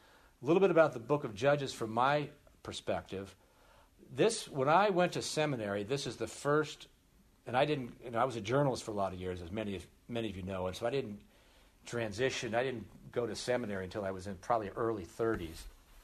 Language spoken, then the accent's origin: English; Mountain View, California, United States; Grew up in the area. I grew up in Mountain View. I left a couple times and somehow ended up back here.